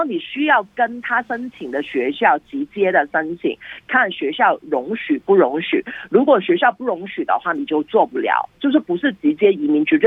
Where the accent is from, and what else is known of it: China; now in Sydney, Australia